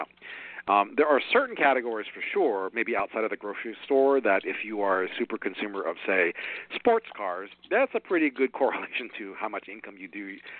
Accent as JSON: {"language": "English", "region": "Hawaii", "country": "United States", "tie": "born or raised there", "lives_now": "Chicago, United States", "said": "I was born and raised in Hawaii, and I live in Chicago now."}